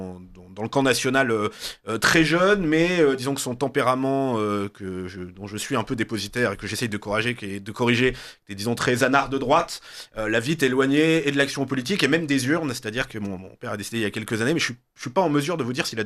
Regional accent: Nice, Provence-Alpes-Côte d'Azur, France; je suis un Niçois, oui, réellement, parce que du côté de mon père, on est d'une vieille famille niçoise, et du côté de ma mère, ce qui est pas très original à Nice, ma mère est une rapatriée d'Algérie

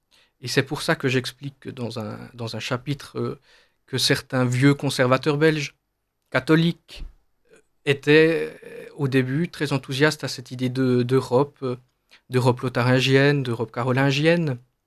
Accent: Switzerland; moi je viens de la Suisse, donc tous les jours des centaines, des milliers de Français, d'Allemands viennent travailler en Suisse

